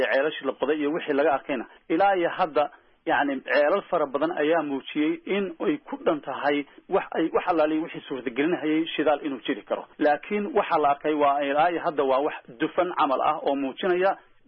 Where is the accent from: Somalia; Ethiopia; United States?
Somalia; Galkayo, Mudug; born there; gaalkacyo joogta walaashay waa magaaladii aan ku dhashay weeye